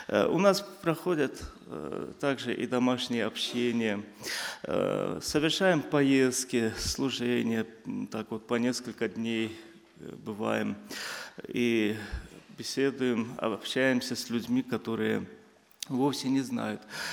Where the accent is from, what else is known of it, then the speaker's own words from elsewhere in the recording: Azerbaijan; я родился в Азербайджане, скажу. И родился, и живу, и сам являюсь азербайджанцем.